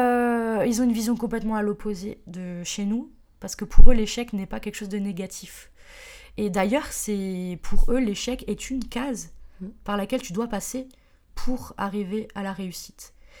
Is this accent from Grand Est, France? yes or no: yes; Strasbourg, Grand Est, France; Moi, je suis de Strasbourg, j'étais déjà partie...